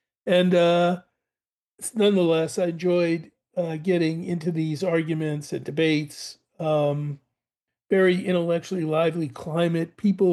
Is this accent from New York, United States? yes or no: no; Boston, Massachusetts, United States; I grew up in Boston